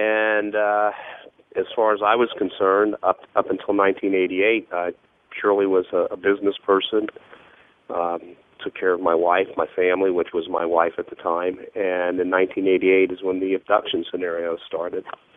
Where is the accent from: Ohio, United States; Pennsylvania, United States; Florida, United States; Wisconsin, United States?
Florida, United States; Well, I was raised in South Florida. And I had a very lucky childhood because I grew up in a time in the 50s and into the 60s where it was not overdeveloped. Our front yard ended where the Everglades began